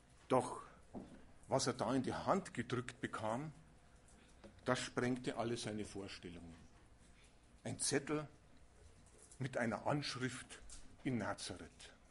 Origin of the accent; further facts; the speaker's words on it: Munich, Bavaria, Germany; ich bin also hier in München aufgewachsen. Meine Heimatgemeinde war die Gemeinde Isertal